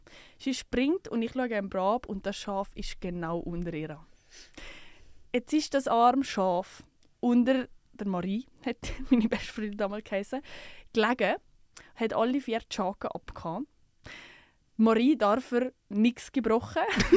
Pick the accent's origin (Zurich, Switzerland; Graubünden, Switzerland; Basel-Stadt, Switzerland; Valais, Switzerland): Zurich, Switzerland; Ottikon; ich bin ja nicht im Wallis aufgewachsen. Ich bin in Zürich aufgewachsen, in einem kleinen Dorf, in Ottikon.